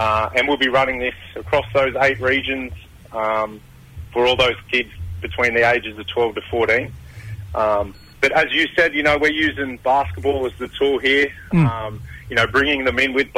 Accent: Wollongong, New South Wales, Australia; Bindle Nation, my mob, far north Queensland. But yeah. I was born and raised down in Wollongong.

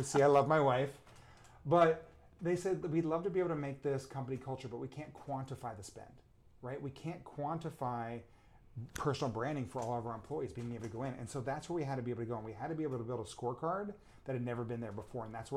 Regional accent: Houston, Texas, United States; And so growing up in Houston, as I say it, I don't know about you, but I don't actually pronounce the H. I say Houston.

